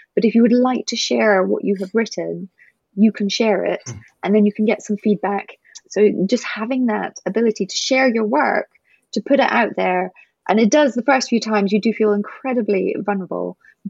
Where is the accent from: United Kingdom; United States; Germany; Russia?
United Kingdom; Scotland; moved away as an adult; also born or lived in England; now in Canada; So originally I'm from Scotland, and then I lived in England for a while, but we moved, me and my husband and two kids, we arrived nearly 6 years ago into the Eastern Townships.